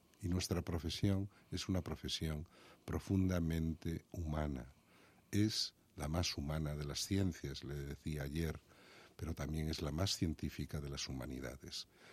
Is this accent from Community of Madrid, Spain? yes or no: no; Galicia, Spain; y nosotros tenemos el sueño, como gallegos que somos, que hagan el Camino de Santiago.